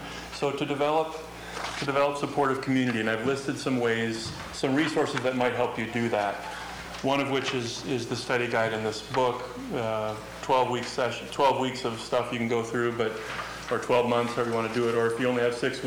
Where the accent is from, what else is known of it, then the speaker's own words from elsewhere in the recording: Minnesota, United States; And I had never been addicted, and I was from Minnesota and white and young. I was 22